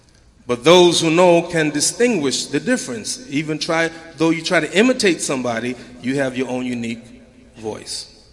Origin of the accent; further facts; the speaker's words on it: United States; I'm from the United States. I'm not from Canada.